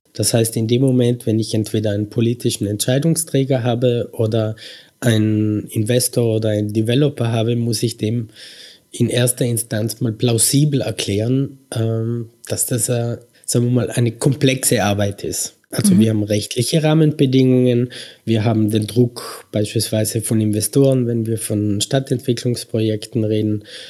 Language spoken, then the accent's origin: German; Merano, Trentino-Alto Adige, Italy; Italien, also ich bin aus Meran, ich komme aus Italien.